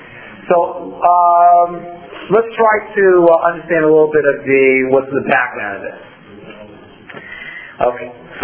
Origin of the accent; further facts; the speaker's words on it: Brooklyn, New York, United States; growing up in Brooklyn, you know, Hebrew was kind of like I don't even know what thing was in Hebrew anymore